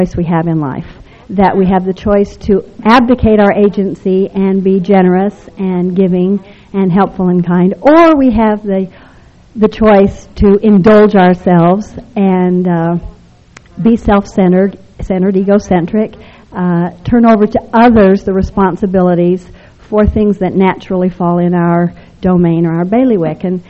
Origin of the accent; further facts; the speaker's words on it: Salt Lake City, Utah, United States; I came from a very traditional family. I was raised here largely in Salt Lake. My mother never worked.